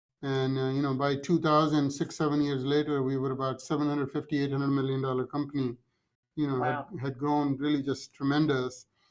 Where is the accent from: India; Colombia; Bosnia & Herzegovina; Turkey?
India; moved away as an adult; now in United States; The book starts with, my upbringing, growing up in India, and then how I came to America, went through very difficult times. I came to US with $150 in my pocket with nothing to fall back on